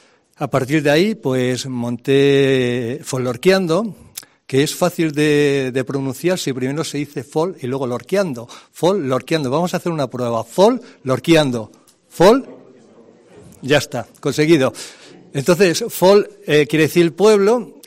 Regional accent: Monforte de la Sierra, Castile and León, Spain; soy serrano de Monforte de la Sierra

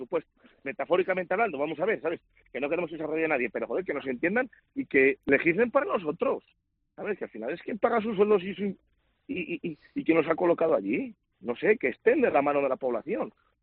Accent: Castile and León, Spain; En nuestra comarca, somos del Valle de Esgueva

